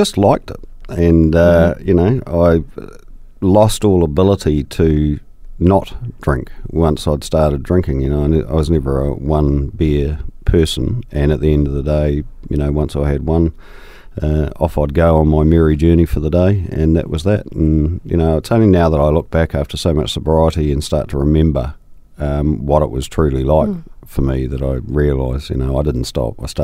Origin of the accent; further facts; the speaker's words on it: Christchurch, Canterbury, New Zealand; also born or lived in Wellington; Grew up predominantly in Christchurch. I was born in Wellington, but moved to Christchurch when I was only a wee nipper. Schooled here and just lived here ever since. Cantabrian through and through.